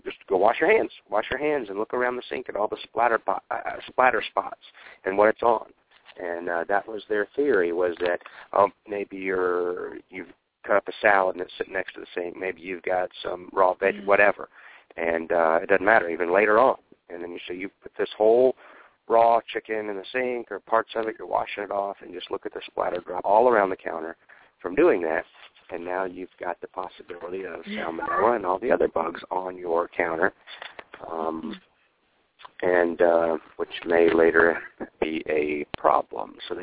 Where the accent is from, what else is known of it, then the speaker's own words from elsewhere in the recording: Atlanta, Georgia, United States; It is in Atlanta. I grew up in Atlanta. I drove by the place like a bazillion times